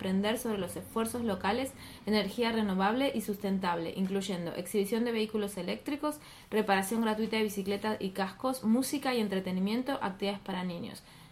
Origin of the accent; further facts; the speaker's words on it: Buenos Aires, Argentina; born there; Porque americana soy desde que nací en Buenos Aires.